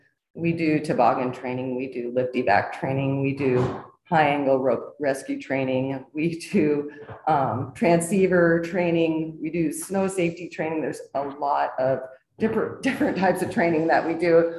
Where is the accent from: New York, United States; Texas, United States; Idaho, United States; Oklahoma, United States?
Idaho, United States; Sandpoint; Well, I was born and raised here in Sandpoint and grew up skiing at Schweitzer.